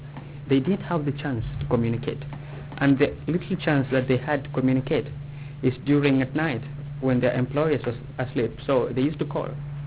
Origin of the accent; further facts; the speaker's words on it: Kenya; English is a second language; moved away as an adult; now in United States; I come from Kenya. I just arrived in the United States 2 months ago. This is my second month in the United States of America.